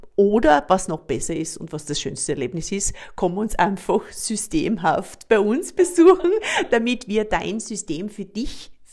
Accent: Graz, Styria, Austria; Ja, wir sind aus Graz, aus Österreich.

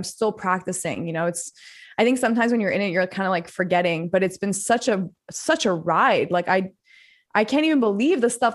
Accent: Canada; So I incorporated a new company in Austin, planning my move there as a Canadian.

